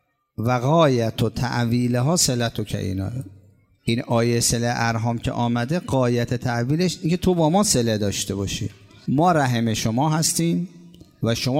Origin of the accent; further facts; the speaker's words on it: Iran; حالا ما به برکت کشورمون، کشور نورانیمون، ایران عزیز، علما، مراجع، خانواده هامون، پدر مادرمون، در جایی به دنیا آمدیم که قوی ترین مرکز تشیع هست در کره زمین.